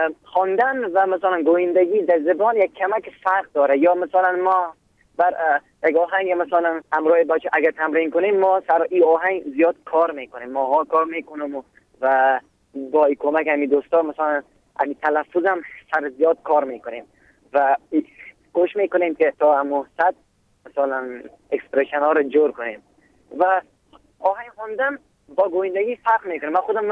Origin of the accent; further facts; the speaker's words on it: Faryab, Afghanistan; first language Uzbek; Persian is a second language; خود مثلا زبان مادریم ازبکی است و از فاریاب هستم